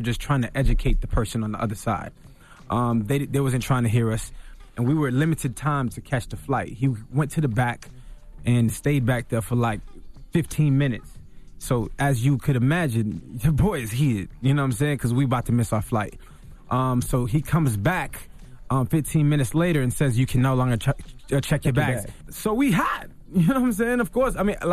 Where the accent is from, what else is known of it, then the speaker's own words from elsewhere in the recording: Miami, Florida, United States; And I'm from Miami, and this station is not playing me.